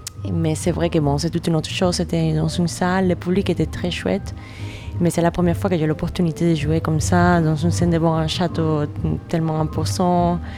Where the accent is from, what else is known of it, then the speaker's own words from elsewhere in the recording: Havana, Cuba; now in Switzerland; Je suis cubaine, de La Havane. Et actuellement, j'habite en Suisse la plupart de l'année. Donc voilà, je partage un peu mon temps entre mon pays d'origine, La Havane, et puis la Suisse.